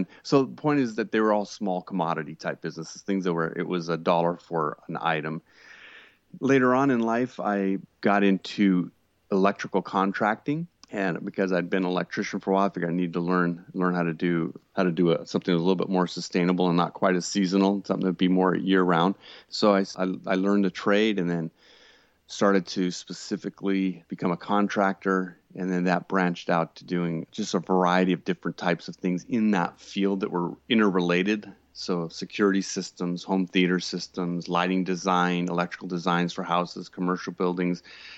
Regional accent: Vista, California, United States; I grew up in San Diego County, North San Diego County Vista, surfer type person

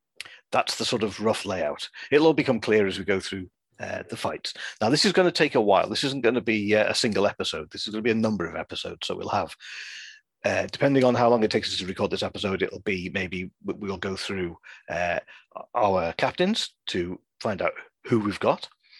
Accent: North West England, United Kingdom; I'm from the Wirral, just south of Liverpool.

